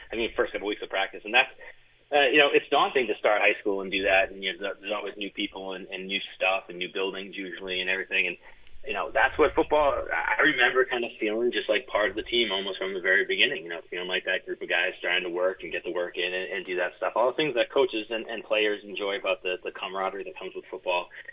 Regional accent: Ipswich, Massachusetts, United States; It was the 91-92 Ipswich Tigers. I grew up in Ipswich, and they were a great Super Bowl team.

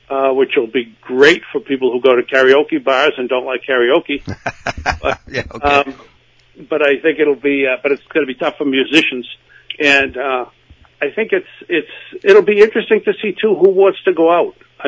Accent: United States; I'm an American. I should certainly have 4 or 5.

